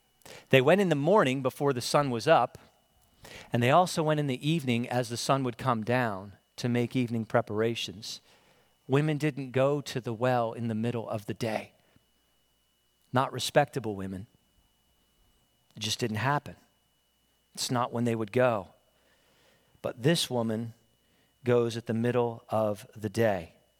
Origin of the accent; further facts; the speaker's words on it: Pennsylvania, United States; But growing up in the Northeast in suburban Philly, there were times we would go to D.C. or down to Outer Banks, and you had to go through Baltimore.